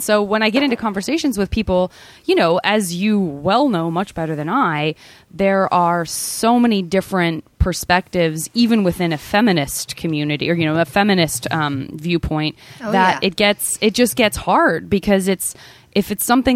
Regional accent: Tucson, Arizona, United States; I'm from Tucson, you have this sort of seedy underbelly side of things

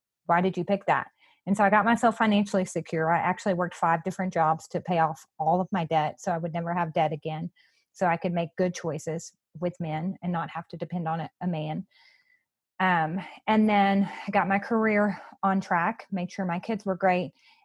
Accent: Louisiana, United States; I'm from Louisiana. And so that is a place where they're very Cajun.

